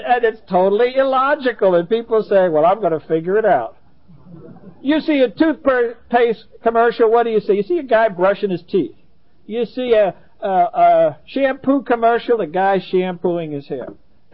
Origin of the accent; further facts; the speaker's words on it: San Diego, California, United States; So if I slip into that, if I forget I'm from San Diego and I flip into